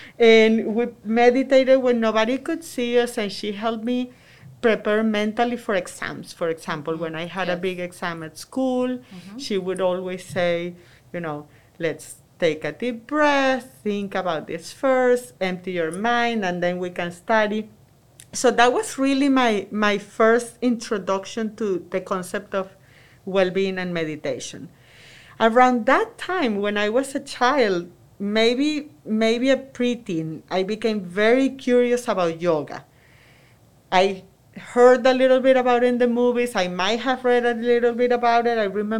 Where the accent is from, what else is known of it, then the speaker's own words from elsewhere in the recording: Venezuela; English is a second language; also born or lived in New York; now in Texas, United States; I was born and raised in Venezuela. I'm sure you can tell by my accent that I'm an expert. I moved to New York 21 years ago already. And 10 years ago, I moved from New York to Texas.